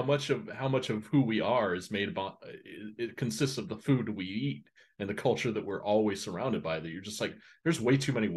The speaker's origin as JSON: {"language": "English", "region": "the South", "country": "United States", "said": "since I'm from the South, I'm used to a lot of Mexican food, a lot of food from Puerto Rico and Colombia"}